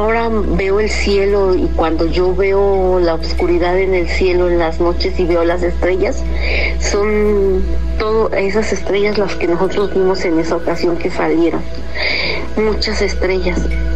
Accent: State of Mexico, Mexico; y soy del Estado de México.

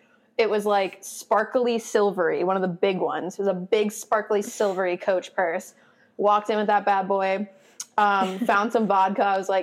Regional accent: Midwest, United States; Sorry, that's niche to me because I'm from the Midwest.

